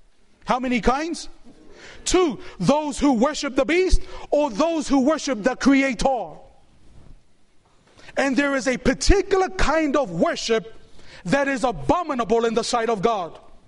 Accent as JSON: {"language": "English", "country": "New Zealand", "tie": "born or raised there", "said": "I was born and raised in New Zealand."}